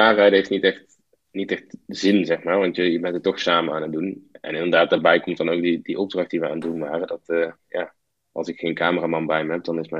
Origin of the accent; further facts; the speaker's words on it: Netherlands; natuurlijk als Nederlander doe je dat soort dingen.